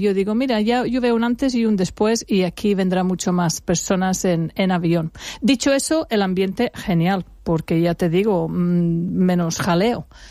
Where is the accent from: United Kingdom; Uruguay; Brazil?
United Kingdom; England; Spanish is a second language; now in Benidorm, Spain; porque soy inglesa, pero tengo un pie en cada campo.